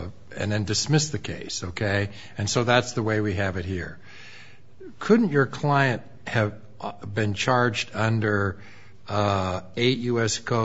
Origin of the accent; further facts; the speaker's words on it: Omaha, Nebraska, United States; I'm a guy from Omaha